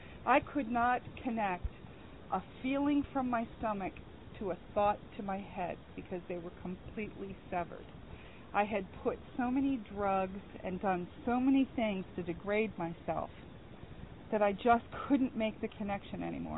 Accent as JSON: {"language": "English", "town": "Maple", "region": "Ontario", "country": "Canada", "tie": "born or raised there", "said": "I'm originally from Toronto. I grew up in a little town. It was actually a village outside of Toronto called Maple."}